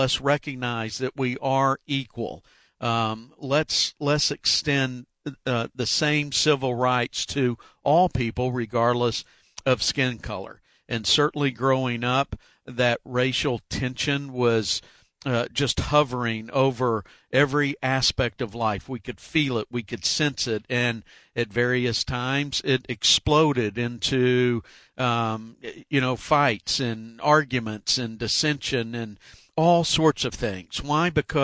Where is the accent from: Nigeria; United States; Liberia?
United States; Marietta, Georgia; But I grew up in the Deep South. I'm a Southern boy, grew up in Marietta, Georgia, just outside of Atlanta, Georgia.